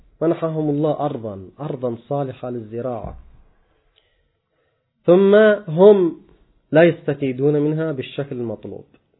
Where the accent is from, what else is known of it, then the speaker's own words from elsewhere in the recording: Yemen; عندنا في اليمن يستوردون حتى الثوم من الصين